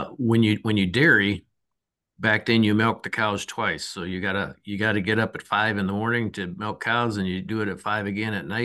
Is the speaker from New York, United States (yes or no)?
no; Sioux Center, Iowa, United States; I'm from Sioux Center, Iowa. So I'm way up in the northwest corner of Iowa.